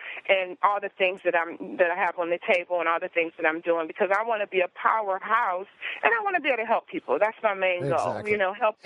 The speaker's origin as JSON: {"language": "English", "region": "Midwest", "country": "United States", "tie": "born or raised there", "said": "when I was younger, growing up in the Midwest, I've always wanted to do the Hollywood thing."}